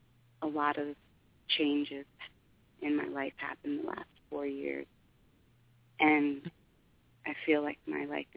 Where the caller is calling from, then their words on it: Boston, Massachusetts, United States; calling from the Bean.